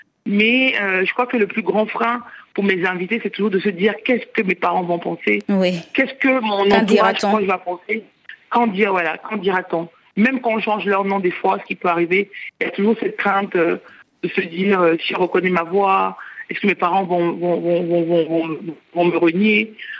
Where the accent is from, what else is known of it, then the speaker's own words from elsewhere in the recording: France; Moi j'ai grandi en France